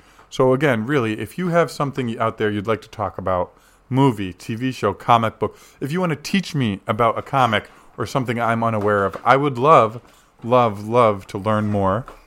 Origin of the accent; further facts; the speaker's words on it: New England, United States; growing up in New England, exactly when I did, all my favorite teams started winning championships when I turned 16